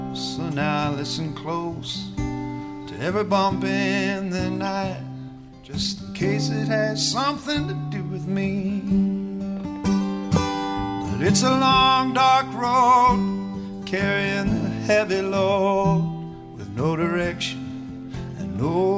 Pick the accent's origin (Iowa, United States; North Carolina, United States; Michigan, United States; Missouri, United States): Iowa, United States; born there; my family, my dad's side, all farmed Ringgold County, and I was born in Ringgold County, Iowa.